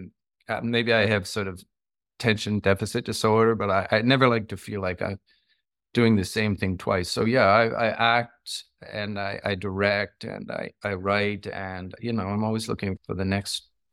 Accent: Toronto, Ontario, Canada; I grew up in Toronto, in Canada

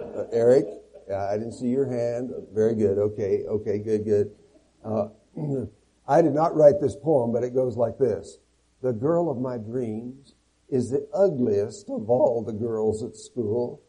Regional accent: Nebraska, United States; also born or lived in Colorado; I grew up in Nebraska.

